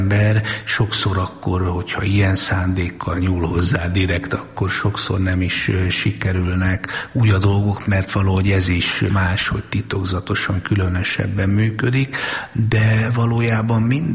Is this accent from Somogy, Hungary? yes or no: no; Szolnok, Jász-Nagykun-Szolnok, Hungary; én szolnoki vagyok